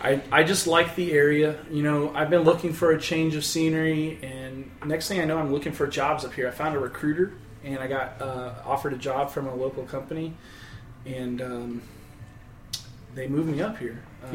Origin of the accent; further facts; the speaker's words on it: Dallas, Texas, United States; You know, I'm from Dallas, and there's so much talent in Dallas, so many freaking bands. And I was really concerned when I moved up here about the music scene